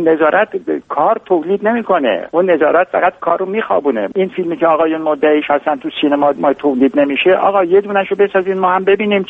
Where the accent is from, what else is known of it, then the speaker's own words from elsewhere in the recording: Khuzestan, Iran; من بچه خوزستانم، 8 سال تقریبا من بمبارون شده، من اصلا روم نمیشه برم جنوب.